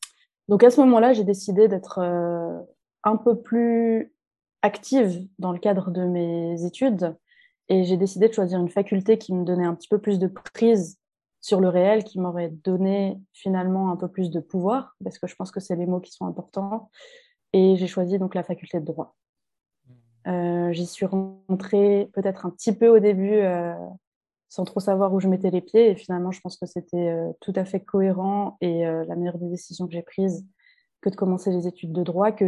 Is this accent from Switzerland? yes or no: yes; Geneva, Switzerland; J'ai grandi à Genève, de parents algériens, et ma mère est algéro-suissesse, et mon père est algéro-canadien, ce qui fait cette magnifique addition de trois nationalités